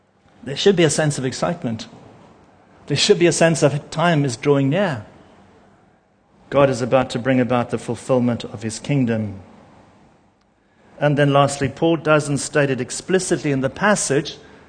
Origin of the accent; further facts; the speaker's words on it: Zimbabwe; I'll say, I'm from Zimbabwe. And there's an incredible connection that happens just because we come from the same part of the world.